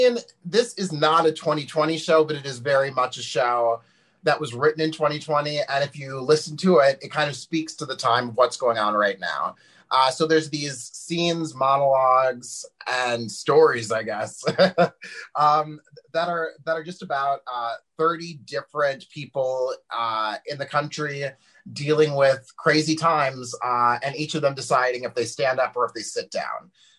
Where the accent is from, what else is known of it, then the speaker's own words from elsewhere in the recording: Minneapolis, Minnesota, United States; Yes, you saw Minneapolis first. Yeah. I moved here for school years and years ago during the Bush years